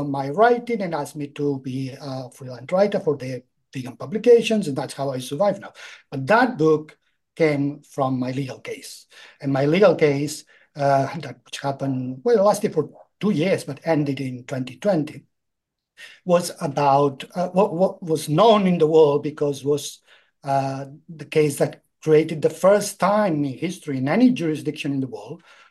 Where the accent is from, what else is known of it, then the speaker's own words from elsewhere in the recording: Catalonia, Spain; English is a second language; now in United Kingdom; since I was originally from Catalonia. I moved in the UK 30 years ago